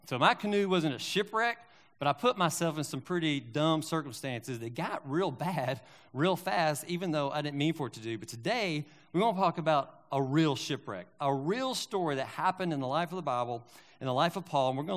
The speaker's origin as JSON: {"language": "English", "region": "Kentucky", "country": "United States", "tie": "born or raised there", "said": "I grew up in West Kentucky. We knew how to catch catfish."}